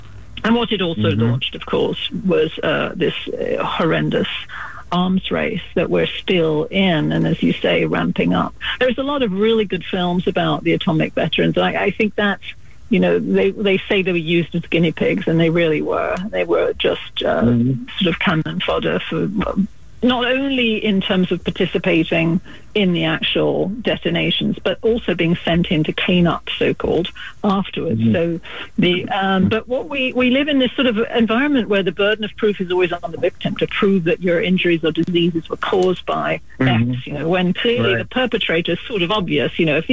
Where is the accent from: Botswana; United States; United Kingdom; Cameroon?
United Kingdom; You know, I'm British, obviously, as you can probably tell from my sort of still there somewhat accent.